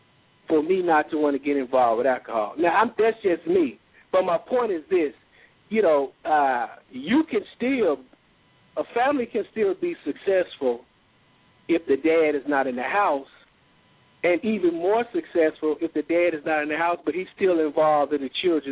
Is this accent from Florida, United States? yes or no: no; Nashville, Tennessee, United States; I'm from Nashville. I grew up near Tennessee State, one of the homes of Black Panthers, Fish University.